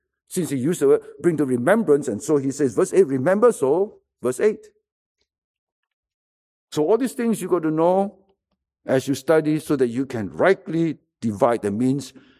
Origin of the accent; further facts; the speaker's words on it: Singapore; it was not a regular semester since we have nowhere to go as Singaporean.